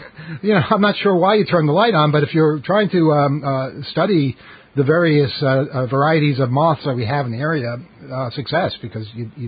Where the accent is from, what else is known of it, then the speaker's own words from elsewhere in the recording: Queens, New York, United States; I remember when I grew up in Queens, they were inside.